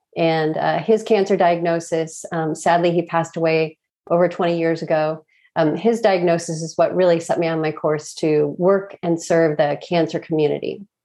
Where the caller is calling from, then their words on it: St. Paul, Minnesota, United States; I'm calling from St. Paul, Minnesota, where I've been for about 20 years.